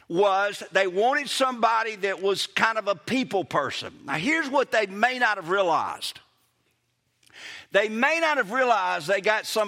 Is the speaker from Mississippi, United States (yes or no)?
yes; Kosciusko, Mississippi, United States; now in Brookhaven, United States; Because I grew up in Kosciuszko, graduated from Clinton, went to MC, and I've served in Clinton several times after